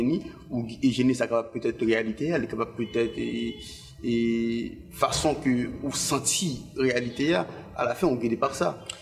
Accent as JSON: {"language": "French", "country": "Haiti", "said": "moi, en tant qu'Haïtien"}